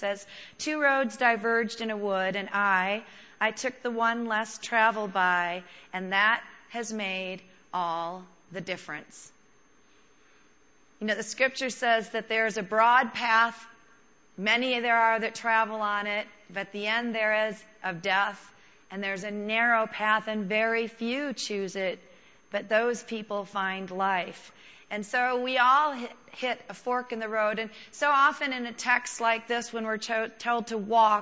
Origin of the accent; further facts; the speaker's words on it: Scotland, United Kingdom; I'm Scottish.